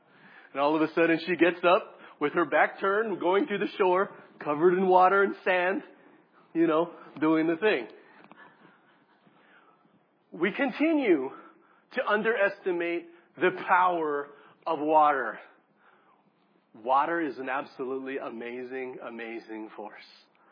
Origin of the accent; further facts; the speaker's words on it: California, United States; I got this. I'm from California. I got this.